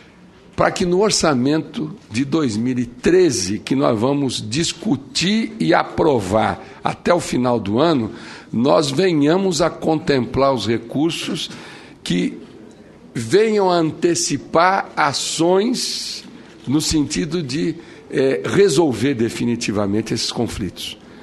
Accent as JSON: {"language": "Portuguese", "town": "Corumbá", "region": "Mato Grosso do Sul", "country": "Brazil", "said": "Eu sou de Corumbá, lá do Pantanal, lá dos Guatós. Todos nós temos sangue guarani, a maioria das pessoas que lá nasceram, né? Pelo menos na minha época."}